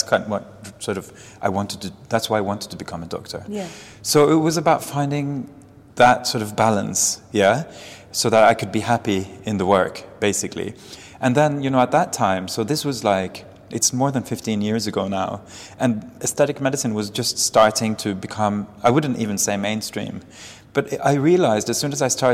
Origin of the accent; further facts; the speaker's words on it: Norway; also born or lived in Dubai, United Arab Emirates; I studied in Oslo. But I grew up partly in Dubai and partly, I'm half Norwegian and half Lebanese, and I grew up in Dubai and in Norway. And I studied medicine in Oslo.